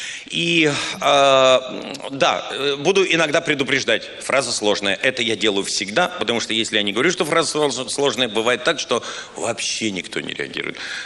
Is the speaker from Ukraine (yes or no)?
no; Riga, Latvia; а Боря Галкин, Качан и я из Риги. И нас называли Филатов с дрессированными рижанами